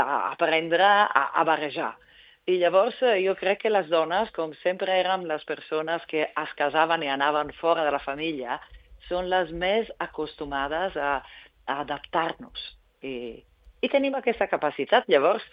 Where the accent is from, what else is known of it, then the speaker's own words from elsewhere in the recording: Italy; now in Barcelona, Spain; jo soc d'Itàlia, visc a Barcelona